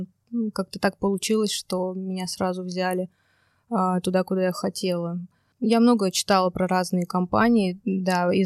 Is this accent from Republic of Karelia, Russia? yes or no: no; Tver, Tver Oblast, Russia; also born or lived in Veliky Novgorod; Да, это мой родной город.